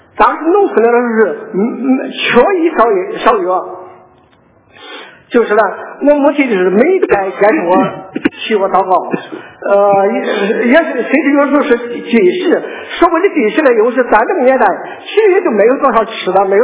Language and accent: Chinese; Henan, China; 我生在河南一个平原的农村，从记事起来就在贫穷和饥饿中度过的。